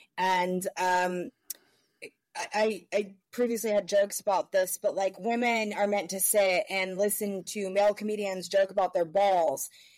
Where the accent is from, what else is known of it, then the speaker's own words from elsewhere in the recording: United States; now in United Kingdom; a lot of people want to challenge me because I'm American, so I can't pronounce any county in this godforsaken country.